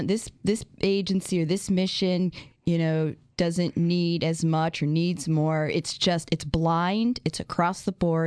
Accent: New Jersey, United States; And I'm from New Jersey, so I'm skeptical, not cynical.

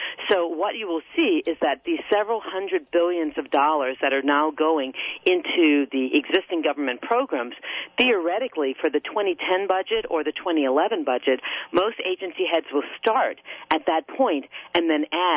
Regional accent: United States; I am an American who is an optimist. I believe in our country

